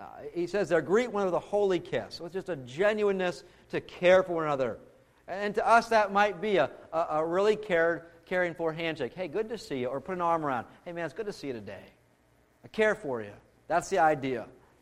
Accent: United States; I'm American, you know, boundaries, space

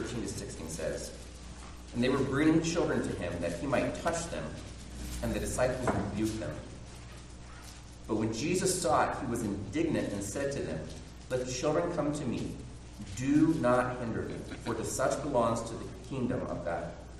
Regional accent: Bellefonte, Pennsylvania, United States; also born or lived in Montana; when I grew up here in the Bellefonte Pleasant Gap area. But before that, my family had lived in Montana

